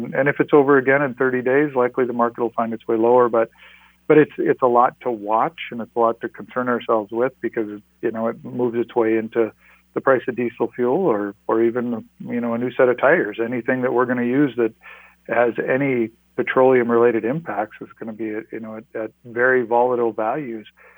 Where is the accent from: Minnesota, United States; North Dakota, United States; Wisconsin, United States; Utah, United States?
North Dakota, United States; or North Dakota, my home state, lost lost by and large a crop because of drought in the late 80s.